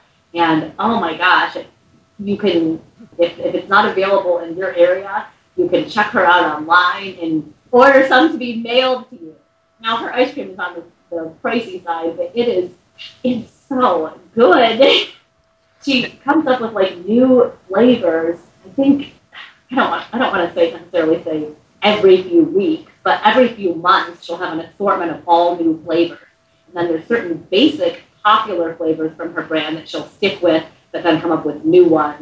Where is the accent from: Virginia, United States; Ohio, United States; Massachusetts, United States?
Ohio, United States; born there; I was born in Ohio, but it's not like my dream state or anything.